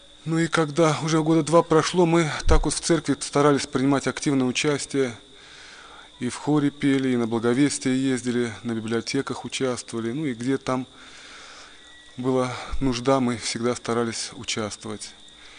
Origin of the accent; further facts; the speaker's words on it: Makhachkala, Dagestan, Russia; moved away; Я тогда уже жил в Курской области, переехал туда из Дагестана, из Махачкалы. Я уроженец там, родился, вырос.